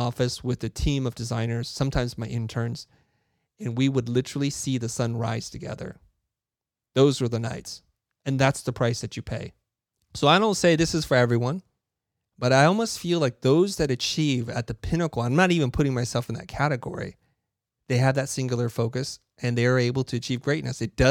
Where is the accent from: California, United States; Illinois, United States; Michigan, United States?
California, United States; San Jose; now in Los Angeles, United States; I grew up in San Jose. The majority of my extended family's in San Jose. I'm living in LA.